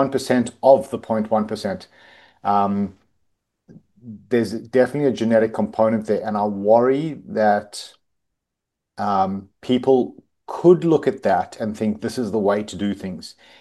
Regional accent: South Africa; moved away as an adult; now in Australia; I'm actually South African. I moved to Australia in my mid-20s. I'm approaching 50 way too quickly.

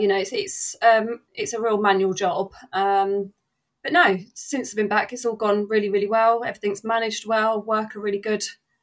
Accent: South East England, United Kingdom; I'm 37 from West Sussex.

